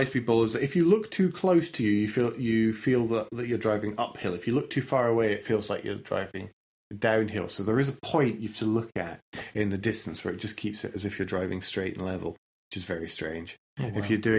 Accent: United Kingdom; that I, being British and polite

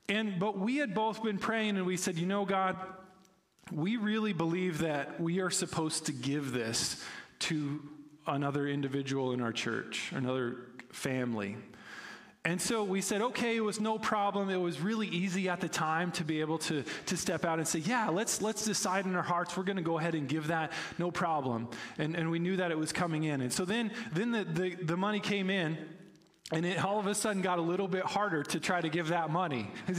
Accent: Oklahoma, United States; When I was a kid, I was growing up in Oklahoma

